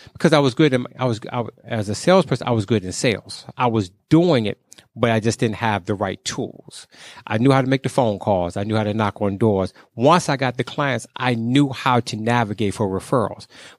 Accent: Maryland, United States; also born or lived in Virginia; So I grew up in Maryland, went to school in Maryland, did all my college in Maryland and Virginia.

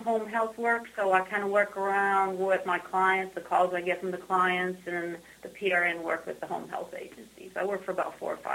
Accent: Cleveland, Ohio, United States; moved away as an adult; I'm originally from Cleveland, Ohio.

